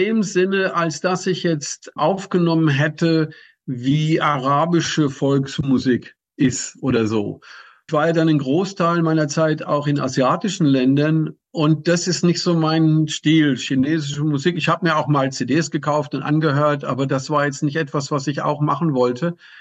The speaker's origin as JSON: {"language": "German", "country": "Germany", "tie": "born or raised there"}